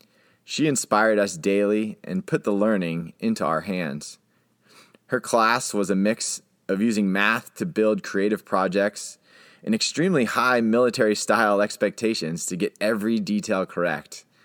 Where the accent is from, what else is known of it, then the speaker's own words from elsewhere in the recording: California, United States; I grew up in Southern California, a product of a small beach suburban community, 90s punk rock and video games.